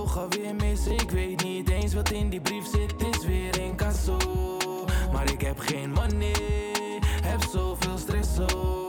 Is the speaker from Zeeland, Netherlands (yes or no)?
no; Amsterdam, North Holland, Netherlands; Ik ben 21 jaar oud. Ik kom uit Amsterdam. Ik ben opgegroeid in Amsterdam-Zuid.